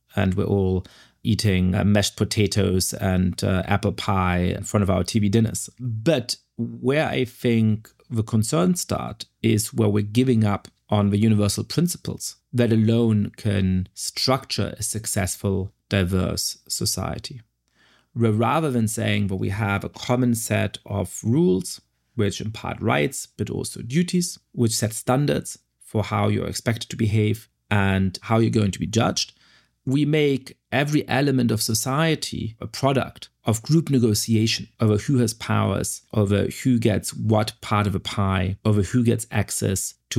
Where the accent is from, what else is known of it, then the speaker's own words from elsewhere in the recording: Germany; I grew up in Germany at a time when the country was pretty culturally homogeneous and where just the fact of being Jewish and being an immigrant really made you the odd one out.